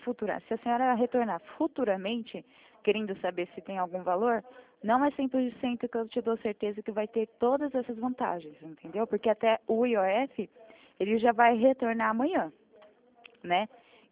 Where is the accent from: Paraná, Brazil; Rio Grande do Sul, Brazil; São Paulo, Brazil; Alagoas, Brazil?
São Paulo, Brazil; Itatiba; como eu sou de Itatiba